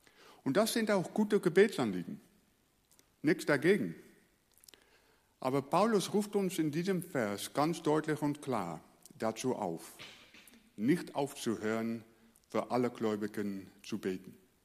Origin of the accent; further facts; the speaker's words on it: Netherlands; German is a second language; moved away as an adult; now in Germany; ich komme aus Holland und ich habe eine deutsche Frau und so kommt es, dass ich hier lebe. Vorher war ich Pastor von einer Freikirche in Berlin